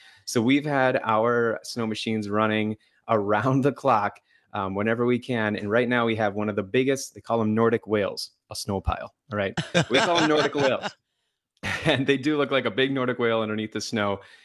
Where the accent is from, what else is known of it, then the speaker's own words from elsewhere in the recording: Green Bay, Wisconsin, United States; I'm from the Green Bay area, right? That area of the state's a little flat.